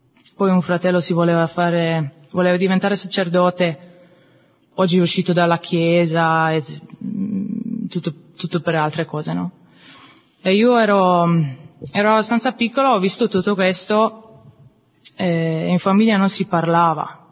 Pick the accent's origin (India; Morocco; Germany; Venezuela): Germany; Italian is a second language; ho 28 anni, vengo dalla Germania. Sì, vengo da una famiglia molto numerosa, siamo in 7 figli e sono la penultima